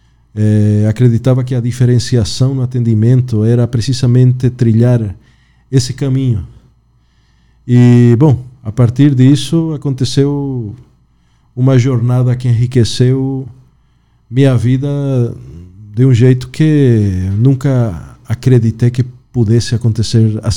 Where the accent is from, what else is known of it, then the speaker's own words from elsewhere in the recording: Bolivia; Portuguese is a second language; moved away as an adult; also born or lived in São Paulo / Santa Catarina; now in Brazil; Meu caro, já são 10 anos que estou nessas terras tupiniquins. Saí da Bolívia com aquela ânsia de virar um melhor cirurgião, né? Porque eu já era cirurgião lá na Bolívia.